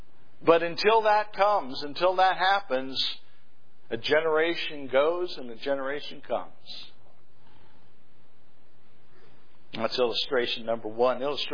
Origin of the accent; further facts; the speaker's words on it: New Mexico, United States; I grew up in the Staked Plains of eastern New Mexico, and the wind always blows there.